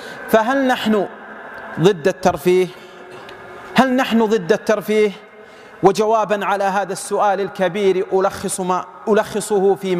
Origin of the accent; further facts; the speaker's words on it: Saudi Arabia; إن بلادنا السعودية شرفها الله تعالى برعاية الحرمين الشريفين